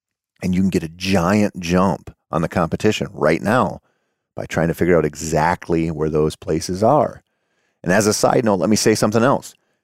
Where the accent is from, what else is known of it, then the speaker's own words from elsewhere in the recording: Minnesota, United States; during muzzleloader season here in my home state of Minnesota